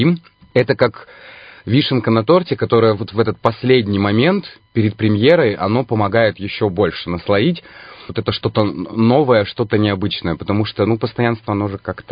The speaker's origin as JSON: {"language": "Russian", "town": "Irkutsk", "region": "Irkutsk Oblast", "country": "Russia", "tie": "born or raised there", "said": "так как я родился и вырос в Иркутске, вот всю свою жизнь, уже почти 32 года, я здесь и на родной земле."}